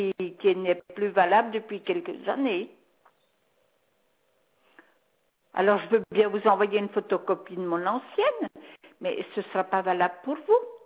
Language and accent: French; Montceau-les-Mines, Bourgogne-Franche-Comté, France; le problème, c'est que si les bureaux sont fermés, je suis de Montceau-les-Mines.